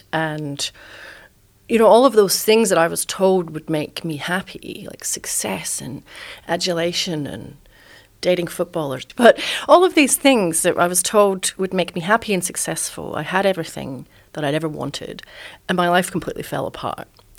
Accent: Edinburgh, Scotland, United Kingdom; I probably have struggled with mental ill health since I was a wee girl growing up in Scotland. You might hear a bit of an accent there. I grew up in Edinburgh

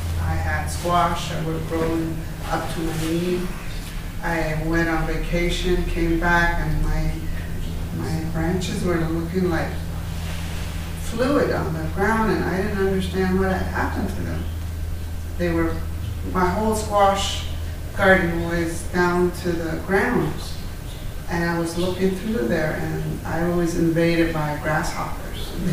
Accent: Church Rock, New Mexico, United States; And I am from Church Rock. North of there it's called White Point, Tatadai. So that's where I'm at.

